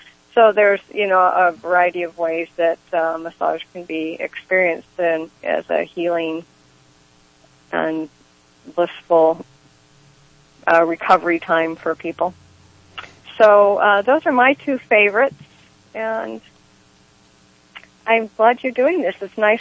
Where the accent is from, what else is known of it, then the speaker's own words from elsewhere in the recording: Ukiah, California, United States; I'm from Ukiah.